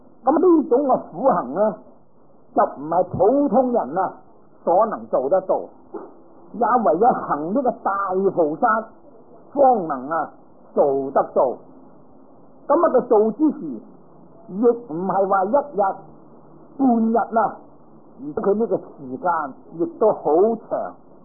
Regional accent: Guangdong, China; 佢唔係同我哋廣東人咁啦

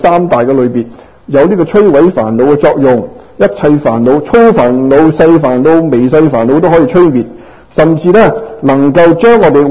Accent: Dongguan, Guangdong, China; 咁啱佢又係東莞人，我係東莞人

